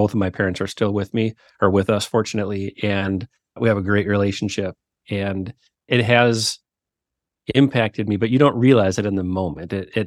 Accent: Duluth, Minnesota, United States; accent: Minnesotan; So I grew up in northern Minnesota in Duluth, right on the tip of Lake Superior. So if you hear some accent happening in my voice, it's very Minnesotan, and was one of five kids

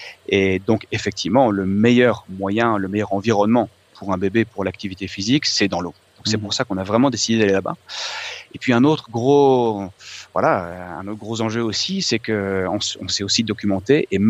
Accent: Lille, Hauts-de-France, France; also born or lived in Geneva, Switzerland; now in Barcelona, Spain; Donc, moi, j'habite Barcelone depuis 10 ans.

